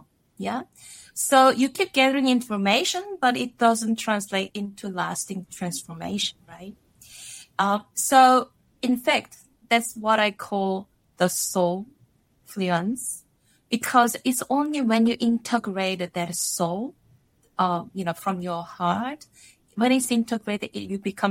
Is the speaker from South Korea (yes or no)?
yes; South Korea; English is a second language; moved away as an adult; also born or lived in Paris, France; So I was born in Korea and lived in Korea for 19 years.